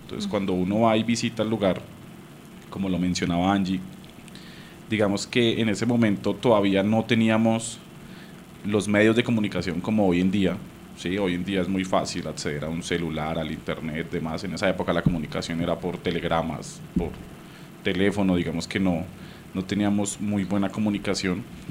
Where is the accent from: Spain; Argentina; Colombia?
Colombia; como colombianos, siempre hemos escuchado que pasó algo en Armero